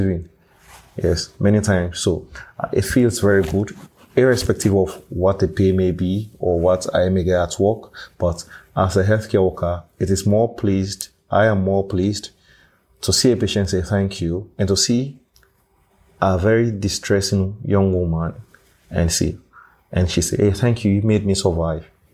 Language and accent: English; Bo, Southern Province, Sierra Leone; But in Bo, it's a small community, about 5,000 to 6,000 people. And I was born in Bo and I grew up in Bo.